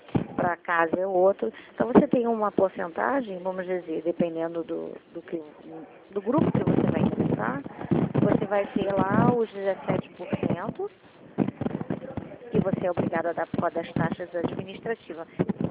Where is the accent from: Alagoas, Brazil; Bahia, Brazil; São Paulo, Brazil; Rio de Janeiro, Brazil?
Rio de Janeiro, Brazil; eu sou aqui do Rio de Janeiro, da Central do Rio, nós ficamos no MEI. Então, eu sou do Rio Meier